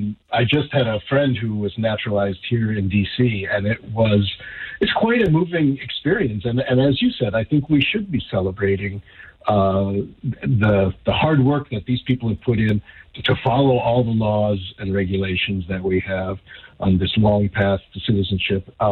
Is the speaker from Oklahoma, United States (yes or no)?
no; Minneapolis, Minnesota, United States; when my Army commitment was up, I returned to my hometown of Minneapolis